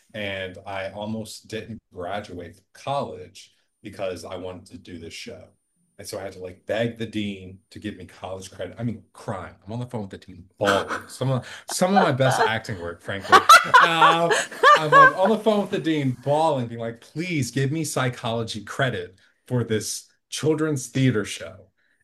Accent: Virginia, United States; I'm from Southern Virginia, military family. There was no theater, there was no film, there's no vertical, there was no art where I was growing up at all.

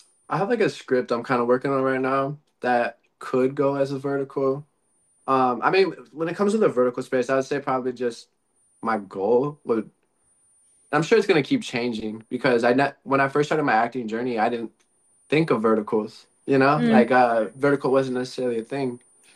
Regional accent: Midwest, United States; I'm from the Midwest, so I'd say I'm a big like steak and potatoes guy

